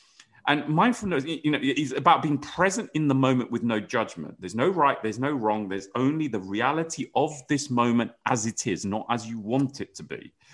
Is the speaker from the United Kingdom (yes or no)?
yes; United Kingdom; because most people, we're British, will say, I'm great, I can't complain, I'm fine, thank you.